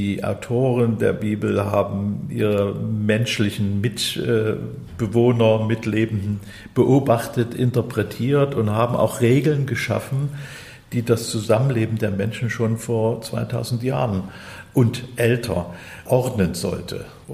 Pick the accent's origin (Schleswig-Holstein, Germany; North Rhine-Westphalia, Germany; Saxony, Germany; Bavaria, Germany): Saxony, Germany; born there; neige ich als geborener Sachse zum Optimismus